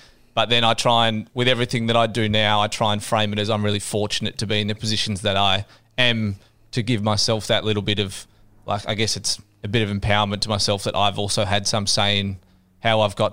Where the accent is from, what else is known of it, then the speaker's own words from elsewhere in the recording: Corowa, New South Wales, Australia; also born or lived in Sale / Wangaratta / Bairnsdale; But so I grew up in Corowa, moved there. We moved from Wangaratta when I was, born in Sale, then lived in Bairnsdale for a year.